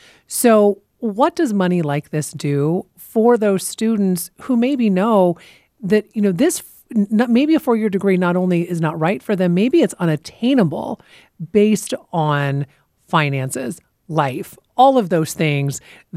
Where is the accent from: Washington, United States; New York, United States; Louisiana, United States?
Washington, United States; You know, I grew up in Western Washington, and when you talk about mills and you talk about timber, I mean, that was the lifeblood of the county that I grew up in.